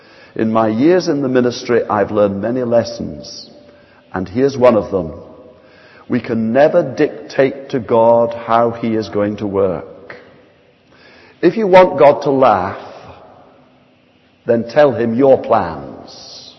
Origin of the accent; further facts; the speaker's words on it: Arbroath, Scotland, United Kingdom; When I was in my teens growing up in Arbroath, a large group of young people attended the town mission there on a Saturday night for the tea meeting.